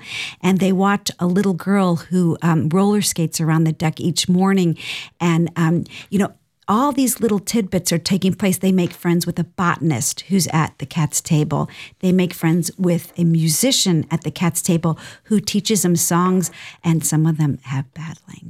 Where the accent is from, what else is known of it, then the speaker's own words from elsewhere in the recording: Ohio, United States; maybe that's because you know we're both from Ohio.